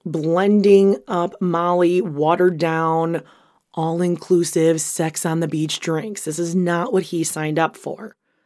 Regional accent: Midwest, United States; as a Midwesterner, I only thought it snowed above the Mason-Dixon.

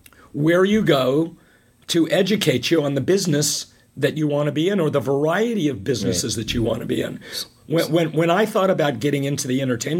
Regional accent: California, United States; born there; I mean, I was born in Southern California.

